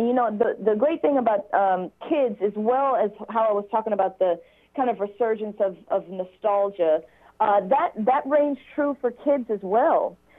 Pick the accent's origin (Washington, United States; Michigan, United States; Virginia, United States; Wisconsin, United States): Virginia, United States; And let's say, like, my home state is Virginia. So I do like to support a lot of the local makers in Virginia.